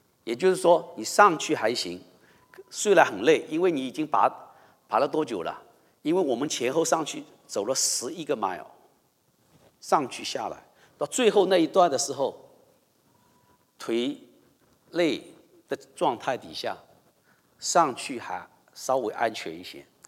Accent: China; now in United States; 我们是中国人，我们到了美国，今天我们成了基督徒，

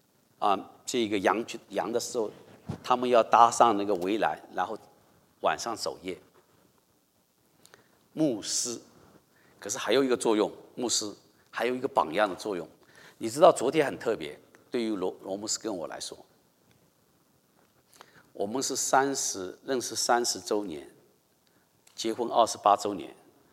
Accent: China; now in United States; 我们是中国人，我们到了美国，今天我们成了基督徒，

